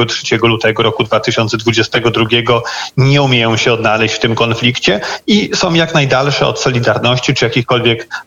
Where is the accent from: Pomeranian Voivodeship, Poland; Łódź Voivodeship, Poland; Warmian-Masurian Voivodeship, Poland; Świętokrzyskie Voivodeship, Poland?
Łódź Voivodeship, Poland; Łódź; Ja pochodzę, zawsze to wskazuję, z Łodzi, miasto, które zostało szczególnie dotknięte przez zbrodnie Holokaustu.